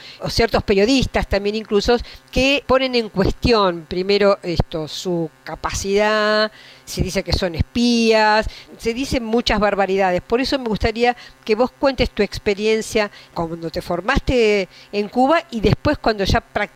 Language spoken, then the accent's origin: Spanish; Argentina; en países como el nuestro, como la Argentina